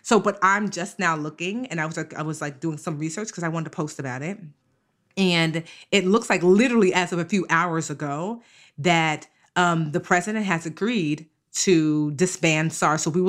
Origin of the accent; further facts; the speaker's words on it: Nigeria; So y'all know I'm Nigerian. Whoop, whoop. Ibo Kwenu.